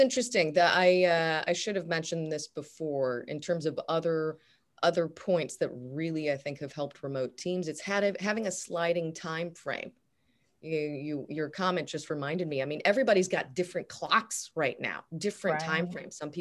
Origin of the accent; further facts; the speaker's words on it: Chicago, Illinois, United States; I'm from Chicago, so it's going to get a little trickier